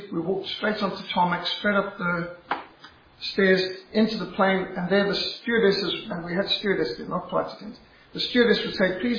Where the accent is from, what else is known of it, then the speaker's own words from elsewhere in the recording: Zimbabwe; Fort Victoria, now Masvingo. And the Madibili, I was brought up in Madibili land. Rhodesia is a wonderful place.